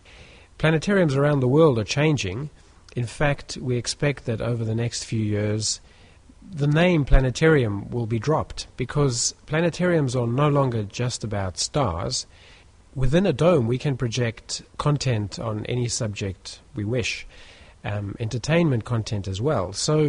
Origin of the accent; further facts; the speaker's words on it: South Africa; I grew up in South Africa, and South Africa only received television in 1973.